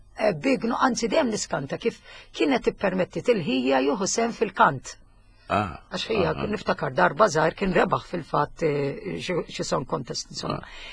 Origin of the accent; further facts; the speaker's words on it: Birgu, South Eastern Region, Malta; Naħseb bażikament jiena proprja mill-Birgu.